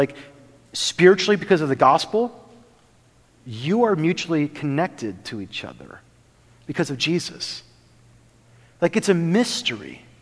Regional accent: Minnesota, United States; Now, like growing up in Minnesota, I don't know if you ever heard this phrase, Minnesota nice.

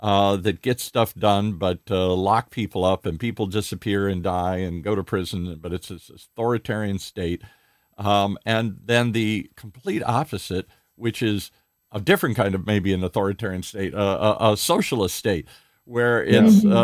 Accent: United States; I never carry cash. I'm an American.

